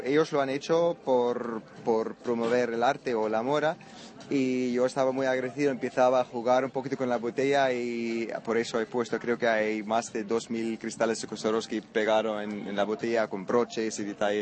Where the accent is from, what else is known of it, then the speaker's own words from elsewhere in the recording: South Africa; Spanish is a second language; yo soy de Sudáfrica, crecí en el desierto, donde todo es muy simple